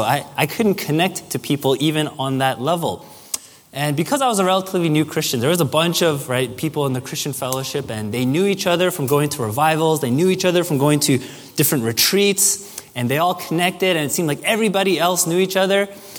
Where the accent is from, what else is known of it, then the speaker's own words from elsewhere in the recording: New Jersey, United States; When I was in college, and as mentioned, I went to Rutgers in New Jersey. I'm from New Jersey.